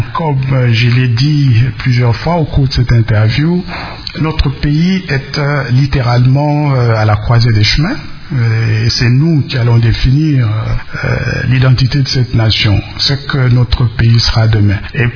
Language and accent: French; DR Congo; je reviens d'abord pour être présent parmi les miens, les 70 millions de Congolais qui sont chez nous en République démocratique du Congo.